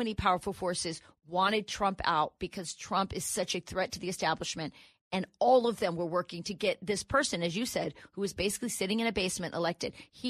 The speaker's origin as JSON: {"language": "English", "region": "Wisconsin", "country": "United States", "said": "So, and by the way, I'm from Wisconsin."}